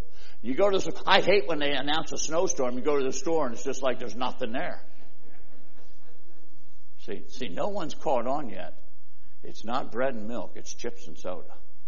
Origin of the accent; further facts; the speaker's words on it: Freeburg, United States; I was born and raised in Freeburg.